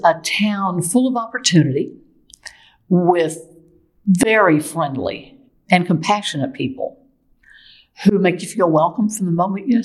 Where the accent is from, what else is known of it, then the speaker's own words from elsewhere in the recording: Oklahoma City, Oklahoma, United States; I was born in Norman, Oklahoma, but primarily grew up in Oklahoma City.